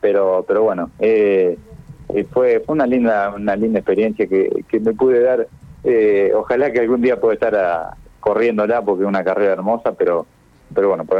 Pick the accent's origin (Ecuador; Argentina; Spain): Argentina; La verdad, nosotros en Argentina vemos el auto a lo lejos que aparece y no hay una persona que no empiece a gritar.